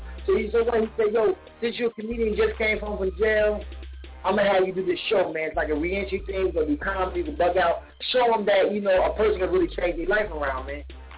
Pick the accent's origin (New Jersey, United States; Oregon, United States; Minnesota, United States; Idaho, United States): New Jersey, United States; He's from North New Jersey. He's from my hometown.